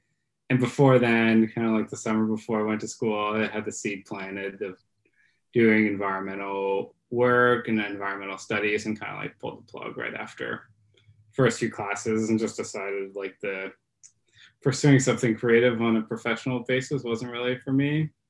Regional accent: Toronto, Ontario, Canada; be a teen in art school in Toronto. It was great. And I love growing up in Ontario

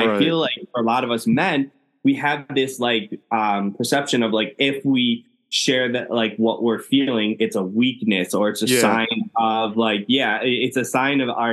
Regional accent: Cleveland, Ohio, United States; So I'm from Cleveland, Ohio, and we have to rush you from our local hospital to the main campus to figure out what's going on.

